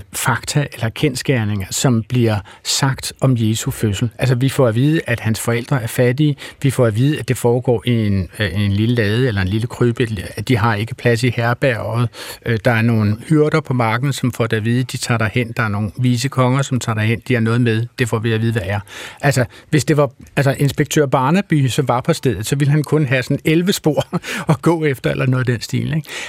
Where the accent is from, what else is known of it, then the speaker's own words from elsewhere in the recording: Wales, United Kingdom; now in Denmark; jeg er barnefødt i Wales og har sådan et bisproget forhold til julesalmer, så jeg kan en masse af de engelske.